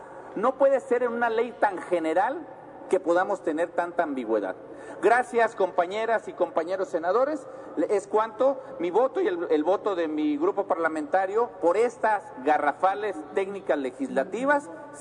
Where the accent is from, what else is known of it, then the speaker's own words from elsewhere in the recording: Mexico; Nosotros los invitamos a que como mexicanos seamos responsables